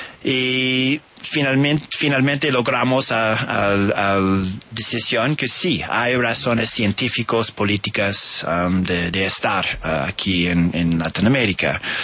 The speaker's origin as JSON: {"language": "Spanish", "region": "Oregon", "country": "United States", "also_born_or_lived": "California", "said": "Sí, soy del estado de Oregon."}